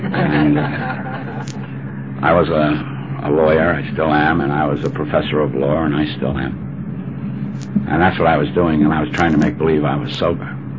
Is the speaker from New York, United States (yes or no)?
yes; Bronx, New York, United States; I grew up in the South Bronx.